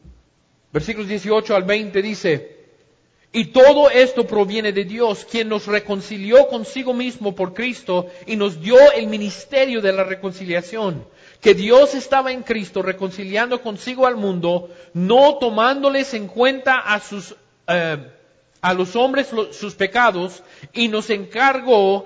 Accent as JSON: {"language": "Spanish", "country": "United States", "said": "en el colegio de Columbine, en el estado de Colorado, en mi país"}